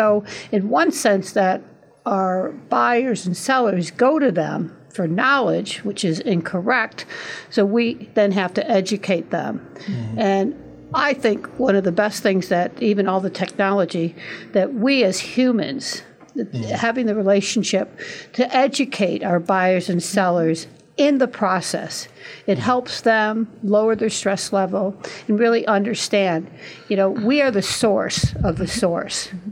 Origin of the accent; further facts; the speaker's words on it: Chicago, Illinois, United States; And Carol, I'm a Chicagoan too.